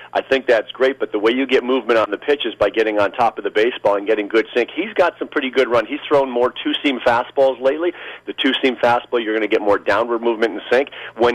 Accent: Windsor, Ontario, Canada; being Canadian, I mean, I see the Jays a little bit, but I'm a Windsor boy, which is right on the border of Detroit, so I actually grew up a Tiger fan all my life.

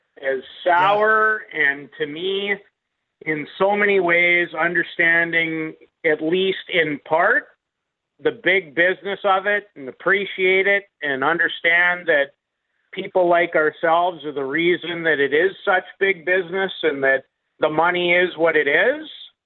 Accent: Canada; And going to be even a little more excited about thinking about being Canadian this year, tomorrow, than I usually am.

